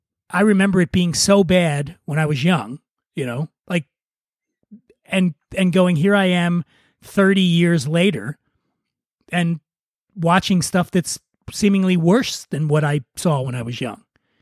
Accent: Philadelphia, Pennsylvania, United States; I grew up poor in Philadelphia, which was a very racially polarized city when I was coming up, for sure.

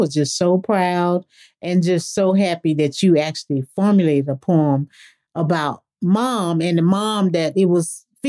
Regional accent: the South, United States; growing up in the South

